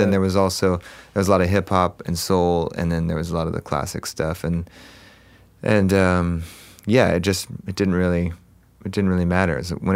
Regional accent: Huntington Beach, California, United States; Well, I grew up in Orange County, so Huntington Beach

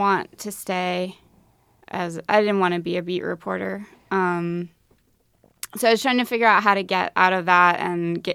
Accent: Minneapolis, Minnesota, United States; now in Miami, United States; No, I'm from Minneapolis.

